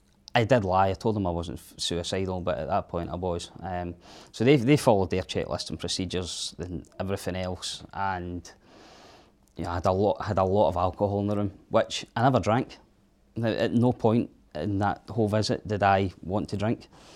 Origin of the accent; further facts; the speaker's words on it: Arbroath, Scotland, United Kingdom; we grew up in Arbroath, Red Lion Caravan Park. That to me was my safe haven, my safe place.